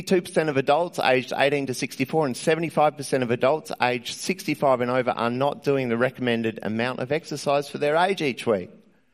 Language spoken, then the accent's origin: English; Australia; What is astonishing to me is the state of affairs that we find ourselves in as an Australian society today, given the resources that are available to us.